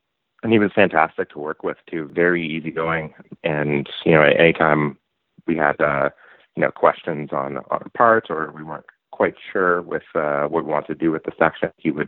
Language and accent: English; Ontario, Canada; moved away as an adult; now in Vancouver, Canada; So it was shortly after I moved to Vancouver. I'm from Ontario. And about a week after I moved here